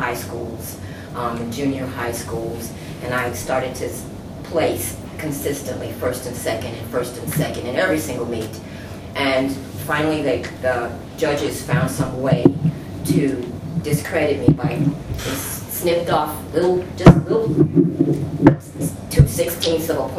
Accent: Milwaukee, Wisconsin, United States; And I'm from Milwaukee, Wisconsin, and that's where I was, in Milwaukee, Wisconsin.

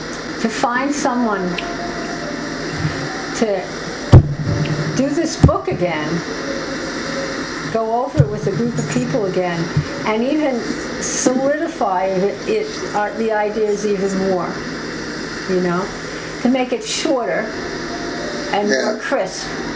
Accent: Brooklyn, New York, United States; accent: Brooklyn; That's my Brooklyn accent.

